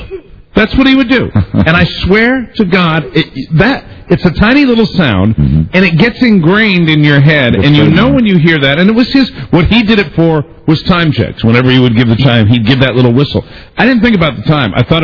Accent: Hartford, Connecticut, United States; There's a legendary broadcaster from my hometown, Hartford, Connecticut

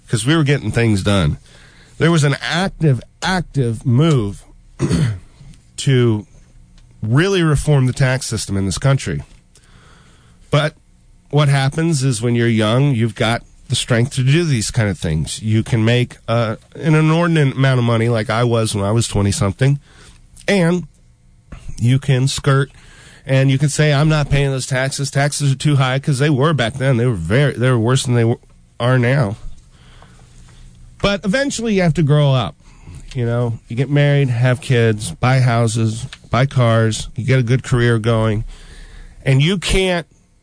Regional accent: Fairfax, Virginia, United States; I'm from Fairfax. We don't elect Democrats into office.

